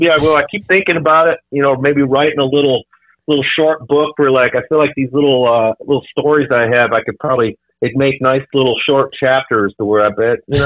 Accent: Cleveland, Ohio, United States; growing up in Cleveland, the music scene was so incredible there.

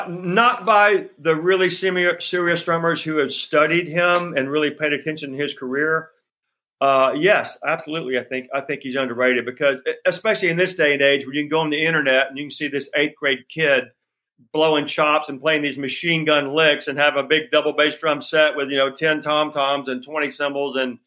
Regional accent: Alabama, United States; I'm from Alabama, and so that was a real point of pride

